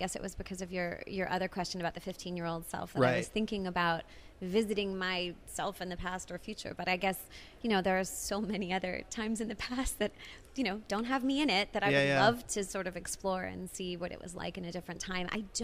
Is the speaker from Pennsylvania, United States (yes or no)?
yes; Pennsylvania, United States; I grew up outside Philadelphia.